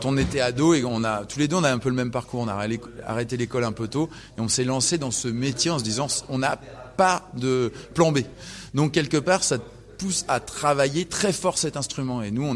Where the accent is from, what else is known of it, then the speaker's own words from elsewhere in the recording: Lyon, Auvergne-Rhône-Alpes, France; born there; c'est aussi un peu nos origines. On est nés à Lyon tous les deux.